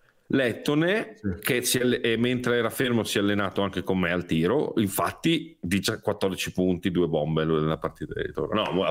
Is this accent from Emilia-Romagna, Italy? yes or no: yes; Reggio Emilia, Emilia-Romagna, Italy; visto che intanto io sono di Reggio